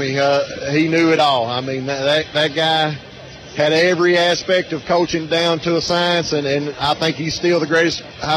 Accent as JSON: {"language": "English", "country": "United States", "said": "I'm from Perry County originally and have worked in the system for a long time"}